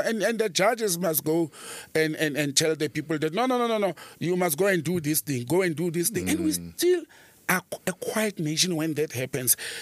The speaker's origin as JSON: {"language": "English", "town": "Randfontein", "region": "Gauteng", "country": "South Africa", "tie": "born or raised there", "said": "When I know I'm going to drive to my hometown, Randfontein, and to Joburg, the Roodepoort area, I'm better off in a jeep."}